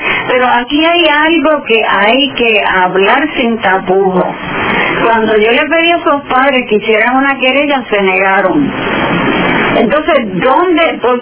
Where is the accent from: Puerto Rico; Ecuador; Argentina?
Puerto Rico; Lares; eso fue en mi pueblo, mi maravilloso pueblo de Lares.